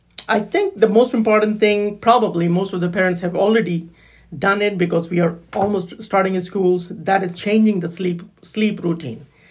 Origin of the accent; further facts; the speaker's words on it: Pakistan; moved away as an adult; also born or lived in United Arab Emirates; Basically, I'm from Pakistan, and I did my graduation in year 2000. So after 10 years, for 10 years after my graduation, I kept on working in Pakistan. Then I moved to United Arab Emirates.